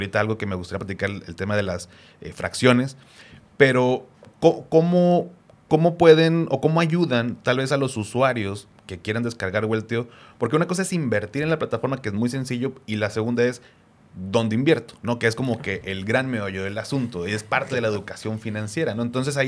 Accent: Mexico; Siendo mexicano

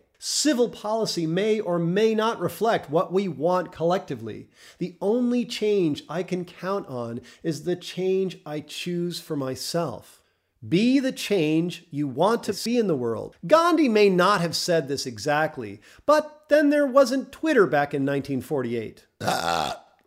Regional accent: New York, United States; born there; now in Michigan, United States; I chose to make my mortal debut in New York State and eventually settle in Michigan. And because I am an American

